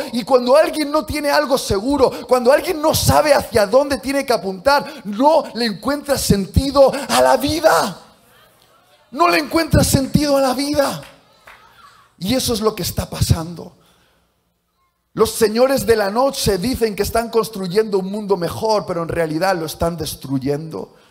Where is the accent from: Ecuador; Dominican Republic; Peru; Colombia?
Dominican Republic; Ah, no, yo soy de la República Dominicana.